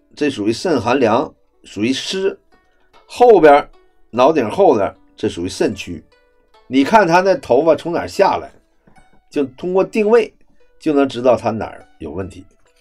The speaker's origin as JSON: {"language": "Chinese", "region": "Northeast China", "country": "China", "said": "尤其像我们东北人这喝大酒，先伤肝"}